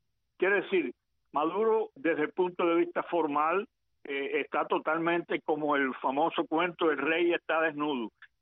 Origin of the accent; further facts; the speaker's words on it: Manzanillo, Granma, Cuba; yo que soy de Manzanillo